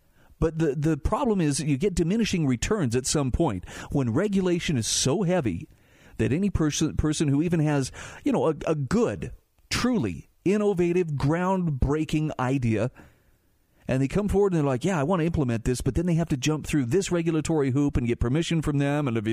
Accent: Utah, United States; Utah, my home state, is on its way to enacting something known as a regulatory sandbox.

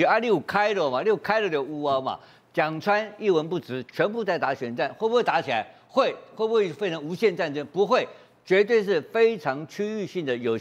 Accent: Taiwan; 骗了我们台湾人，骗了1亿美金啊。

